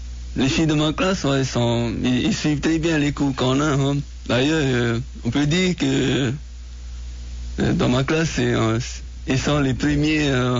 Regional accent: Moorea, French Polynesia; Voilà, je suis originaire de Moréa.

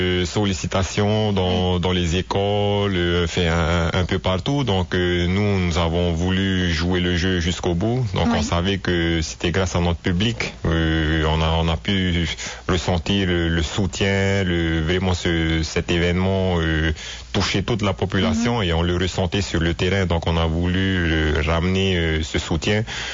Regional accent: Tahiti, French Polynesia; qu'on puisse l'avoir chez nous à Tahiti, c'est formidable

